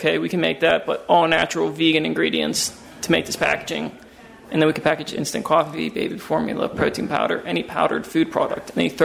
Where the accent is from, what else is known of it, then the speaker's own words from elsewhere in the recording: Pittsburgh, Pennsylvania, United States; Exactly, yeah. So I'm from Pittsburgh.